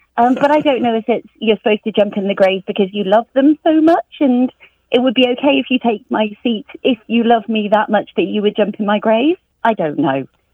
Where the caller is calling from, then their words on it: Bromsgrove, West Midlands, United Kingdom; also born or lived in Leeds; I'm calling from Bromsgrove or the Midlands in England.